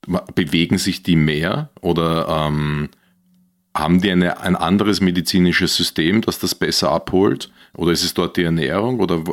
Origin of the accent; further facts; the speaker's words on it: Austria; Als Österreicher war das einer der ersten, die ich gehört habe.